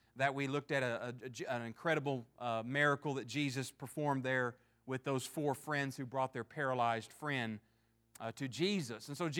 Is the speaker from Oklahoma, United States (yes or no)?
yes; Oklahoma, United States; those of us, we're from Oklahoma, we know what happens when cold air and warm air get together.